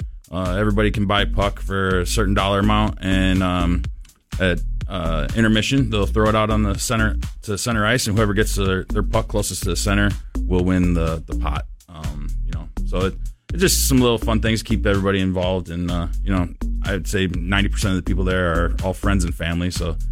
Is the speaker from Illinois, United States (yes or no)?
yes; Gurnee, Illinois, United States; Well, with me being born and raised in Gurney, and it was my first job I had